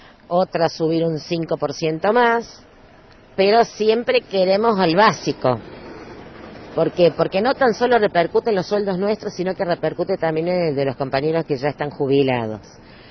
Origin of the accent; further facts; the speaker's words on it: Córdoba, Argentina; moved away; Yo llegué de Córdoba, no sé si te diste cuenta en algún momento, y cuando llegué hace 30 y pico de años, el pueblo me pareció carísimo